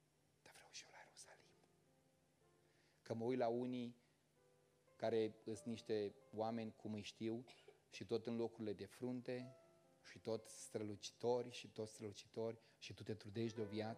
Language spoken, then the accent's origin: Romanian; Moldavia, Romania; accent: Moldovan; now in Bucharest, Romania; Aici în România, aici în București, într-un oraș foarte dificil. Eu sunt moldovean, înțelegeți? Când am venit în București, mă întreabă ginerele meu astăzi, cât ți-a luat, zice, ca să îți dispară accentul de moldovean?